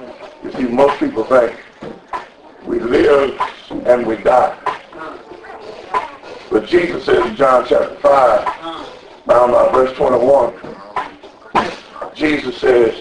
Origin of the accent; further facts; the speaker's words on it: Bethlehem, West Bank, Palestine; I'm glad I grew up in Bethlehem.